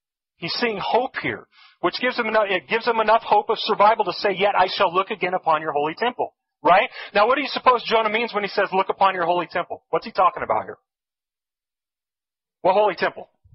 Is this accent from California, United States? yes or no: yes; Los Angeles, California, United States; I'm a Southern California guy. And I grew up in Los Angeles